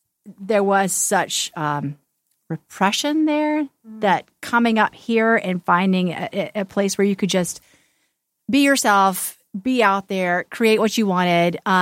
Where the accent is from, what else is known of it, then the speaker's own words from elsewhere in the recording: Mobile, Alabama, United States; I grew up in Mobile, Alabama. That's where I went to high school, middle school, high school.